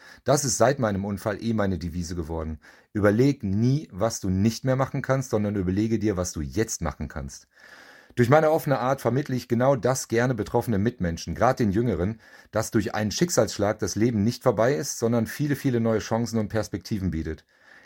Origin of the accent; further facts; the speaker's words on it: Rhineland, Germany; born there; 50 Jahre jung, komme gebürtig aus dem Rheinland, bin aber seit knapp 18 Jahren in Hessen ansässig geworden.